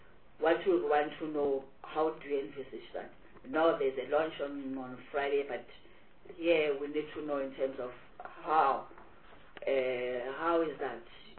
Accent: Gauteng, South Africa; So whilst I'm coming from Gauteng, I may be speaking also to others that may hear that now all these academies are in Gauteng.

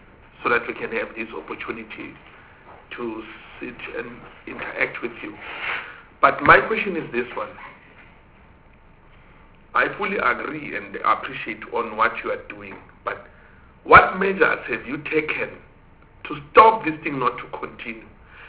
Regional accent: Bethal, Mpumalanga, South Africa; born there; Originally, I was born in Mpumalanga in Bethal.

